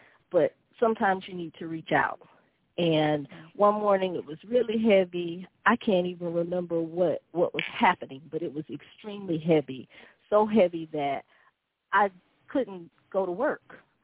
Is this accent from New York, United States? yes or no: no; Georgia, United States; I'm not a native of Asheville, which is where Brandy is from. I'm actually from Georgia.